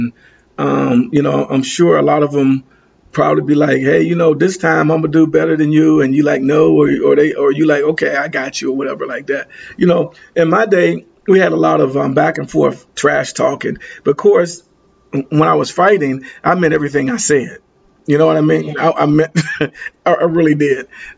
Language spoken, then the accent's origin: English; Pennsylvania, United States; But I was raised up in the Pennsylvania.